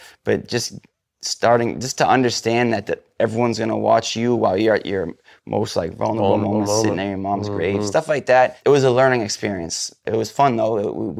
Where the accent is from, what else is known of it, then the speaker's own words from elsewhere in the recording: New England, United States; I'm going with, I'm from New England, so I'm going with Bill Russell at the five.